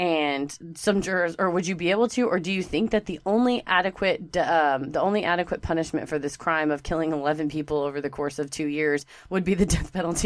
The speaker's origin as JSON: {"language": "English", "region": "Texas", "country": "United States", "said": "And it's because we're from Texas."}